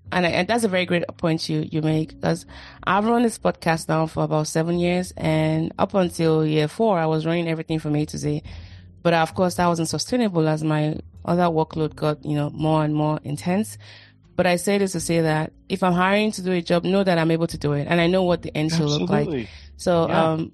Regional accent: Nigeria; growing up in Nigeria and growing up being the firstborn and the female, there was a lot of responsibility on my head

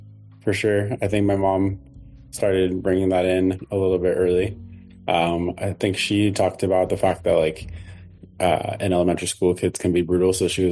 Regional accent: Chandler, Arizona, United States; So I grew up in Chandler, Arizona.

